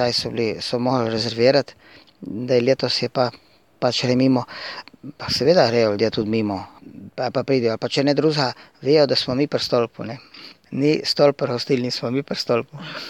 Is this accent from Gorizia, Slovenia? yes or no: yes; Gorizia, Slovenia; mi smo, ja, živimo, smo Slovenci, živimo tle in se, so Brda